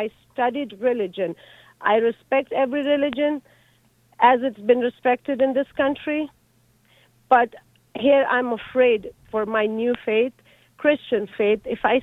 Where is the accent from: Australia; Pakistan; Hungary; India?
Pakistan; also born or lived in Afghanistan; now in Omaha, United States; Yeah, I live in Omaha, Nebraska. I was born in Afghanistan, raised in Pakistan. Now here I'm an American.